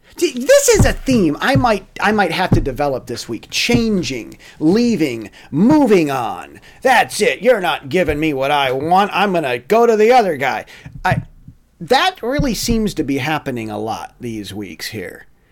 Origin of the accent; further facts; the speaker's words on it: United States; now in Taiwan; I'm an American, live in Taiwan.